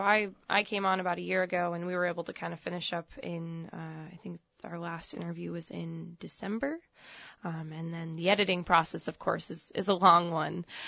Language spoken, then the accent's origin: English; Juneau, Alaska, United States; now in Ketchikan, United States; I'm originally from Juneau, and I have friends that have and family that have thankfully made it out through the other end of addiction.